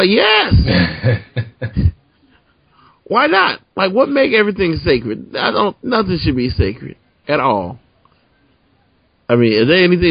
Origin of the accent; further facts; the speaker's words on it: United States; I felt, as an American and as a man, for someone to tell me that I can't watch something stupid